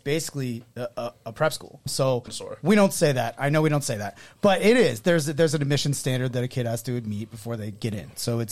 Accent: New Hampshire, United States; I'm from New Hampshire.

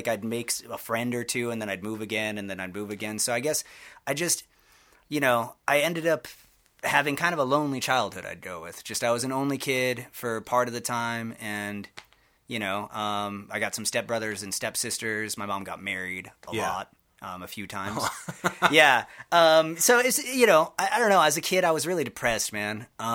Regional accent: Westminster, Colorado, United States; born there; also born or lived in Battle Creek, Michigan; Yeah, I was born in Westminster, so just right outside of Denver.

